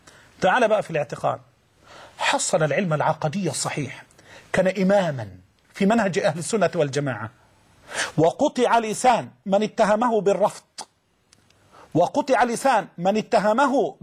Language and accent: Arabic; Egypt; الرواية المحفوظة عندنا كمصريين